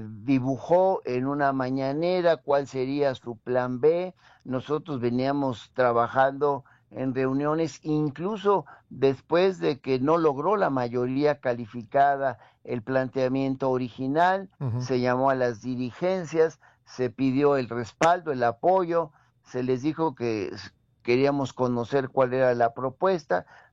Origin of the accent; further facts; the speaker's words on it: Mexico; estoy seguro que un servidor, como mexicano